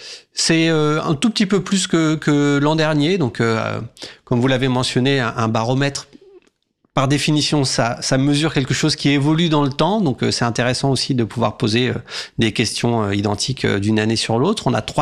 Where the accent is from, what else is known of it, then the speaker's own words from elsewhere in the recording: Rennes, Brittany, France; mais je suis rennais, et vous savez peut-être que Rennes, la capitale bretonne